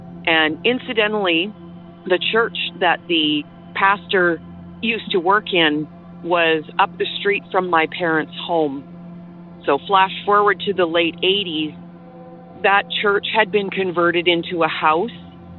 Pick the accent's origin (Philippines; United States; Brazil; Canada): Canada; Bassano, Alberta; I have another one about my hometown that I grew up in of Bassano, Alberta.